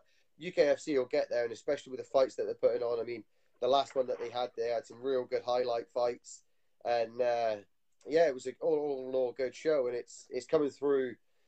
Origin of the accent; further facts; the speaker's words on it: England, United Kingdom; Oh no, I'm English.